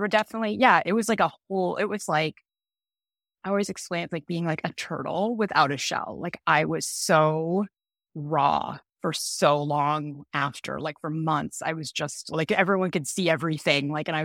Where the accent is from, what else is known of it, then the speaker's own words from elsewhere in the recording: Canada; now in United States; Like I had a life like I could never have even imagined growing up in Canada.